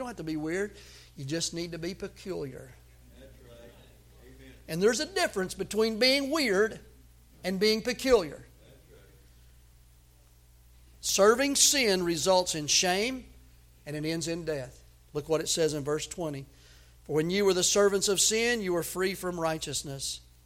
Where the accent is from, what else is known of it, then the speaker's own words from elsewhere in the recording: Tennessee, United States; I grew up in Tennessee in a public school. We went to public school, and so I started public school in 1966, 65